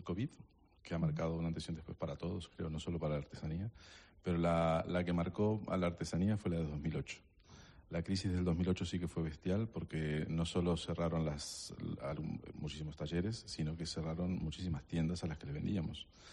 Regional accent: Uruguay; Para los uruguayos, yo soy uruguayo y nos gusta el fuego.

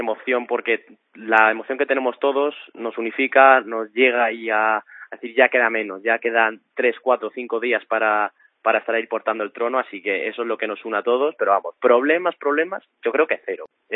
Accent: Madrid, Community of Madrid, Spain; yo obviamente soy madrileño, pero mis padres, toda mi familia es gallega

